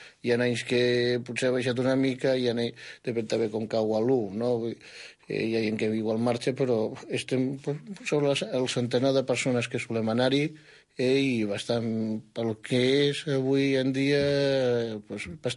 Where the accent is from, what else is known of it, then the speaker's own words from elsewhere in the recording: Barcelona, Catalonia, Spain; jo no ho recordo perquè jo provinc de Barcelona